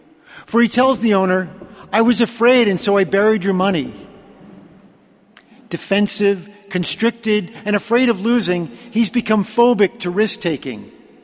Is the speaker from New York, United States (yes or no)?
yes; New York City, New York, United States; growing up in New York City was the equivalent of falling down a long flight of stairs on rollerblades